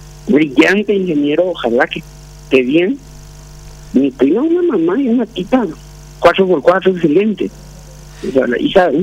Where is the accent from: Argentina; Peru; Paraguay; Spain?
Paraguay; estoy tan preocupado como pariente y como paraguayo, ¿verdad? Primero como paraguayo